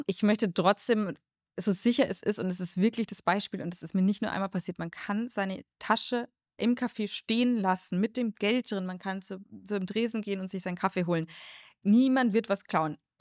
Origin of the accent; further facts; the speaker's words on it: Munich, Bavaria, Germany; ich komme aus München